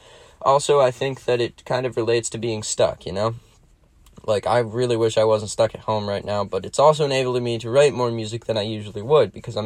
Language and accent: English; Harwich, Massachusetts, United States; I am from Harwich, Massachusetts.